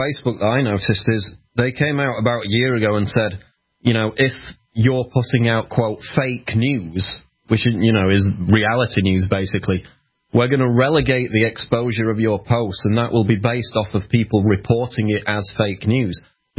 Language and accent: English; Scotland, United Kingdom; I'm Scottish, my family's Scottish.